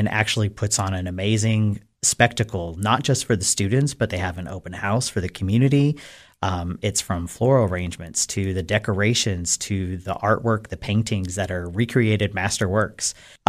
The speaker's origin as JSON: {"language": "English", "town": "Cookeville", "region": "Tennessee", "country": "United States", "tie": "born or raised there", "said": "I am born and raised in Cookeville, Tennessee. Cookeville General Hospital, not its current name, but, you know."}